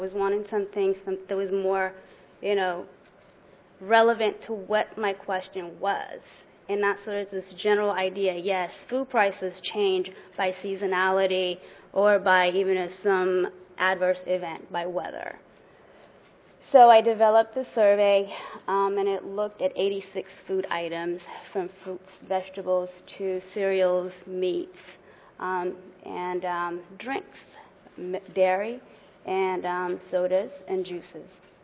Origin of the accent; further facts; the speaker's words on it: Newark, New Jersey, United States; I am from Newark, New Jersey.